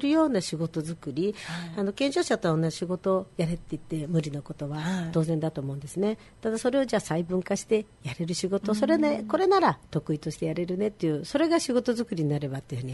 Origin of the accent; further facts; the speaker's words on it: Seto, Aichi, Japan; 瀬戸が好きで瀬戸で生まれて育って、うん、なんか好きなんですね、うん、瀬戸弁なんか私これが他行って方言で通じないと思わなかったぐらい、瀬戸がまあここが全てぐらいに思ってましたからね。